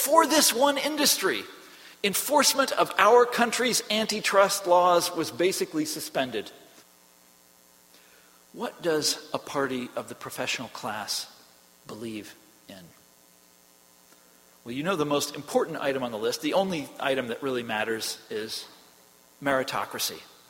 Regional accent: Kansas, United States; I'm from Kansas, folks, and I can't help but think that populism by itself is a very healthy thing.

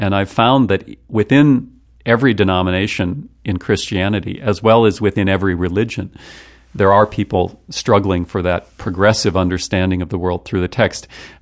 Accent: North Dakota, United States; I always remind people I'm from North Dakota, the least special place perhaps in the country.

